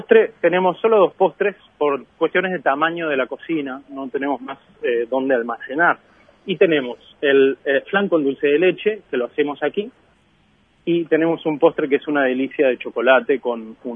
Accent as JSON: {"language": "Spanish", "country": "Uruguay", "said": "para mí como uruguayo, sería muy interesante que se empezara a expandir"}